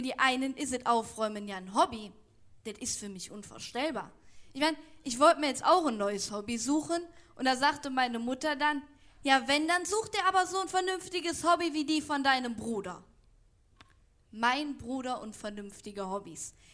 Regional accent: Aachen, North Rhine-Westphalia, Germany; Ich komme aus Aachen.

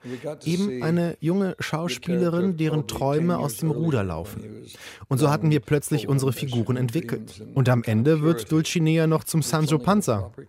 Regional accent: United States; moved away; Ich bin ja in Amerika aufgewachsen und ein Grund, weshalb ich die Staaten verlassen habe

